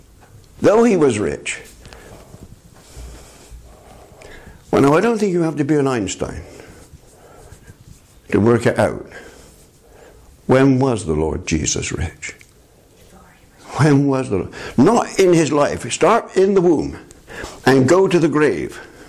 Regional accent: Bristol, South West England, United Kingdom; born there; I was brought up in a house that was condemned as unfit for human habitation. But I was born in Southmead Hospital in Bristol.

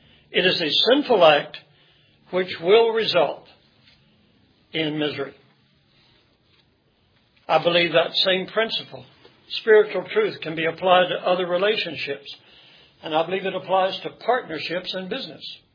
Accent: Dallas, Texas, United States; I was an only child. I was raised here in Dallas.

